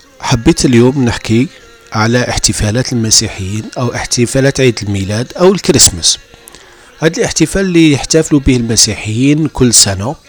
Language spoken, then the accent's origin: Arabic; Algeria; وأنا ابن الجزائر المستقلة